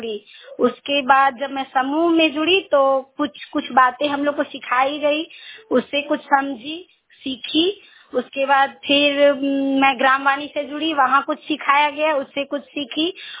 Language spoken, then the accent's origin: Hindi; Bishnugarh, Jharkhand, India; मैं बिष्णुगढ़ की रहने वाली हूँ। मैं हजारीबाग झारखंड की रहने वाली हूँ।